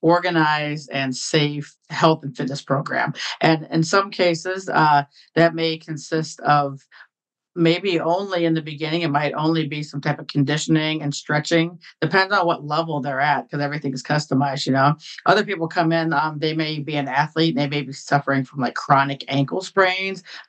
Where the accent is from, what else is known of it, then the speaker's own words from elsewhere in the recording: Midwest, United States; Well, I had lots of jobs growing up in the Midwest, and I've kind of been pretty entrepreneurial probably since I was about six